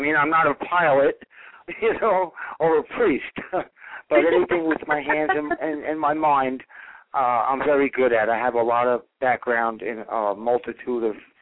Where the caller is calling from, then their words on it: Maine, United States; I'm calling from Northern Maine.